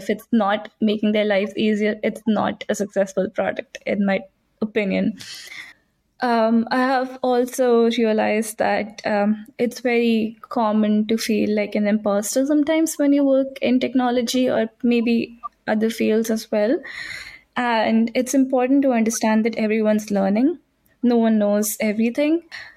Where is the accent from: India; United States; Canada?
India; when I was growing up in India